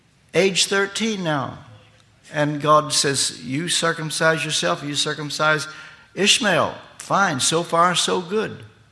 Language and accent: English; Kentucky, United States; I grew up in Kentucky when there were 48 states.